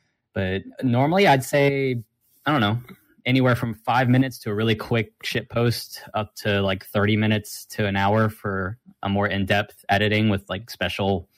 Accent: Jacksonville, Florida, United States; I spent most of my life growing up in Jacks, and my dad actually used to work for Alltel Stadium back in the day.

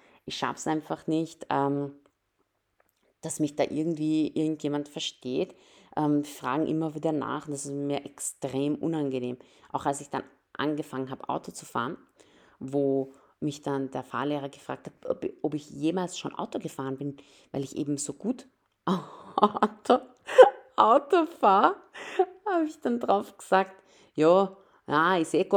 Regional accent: Upper Austria, Austria; accent: Upper Austrian; Und ich habe immer Dialekt gesprochen, wenn ich dann nach Linz gegangen bin und da mit meinen Freundinnen gesprochen habe.

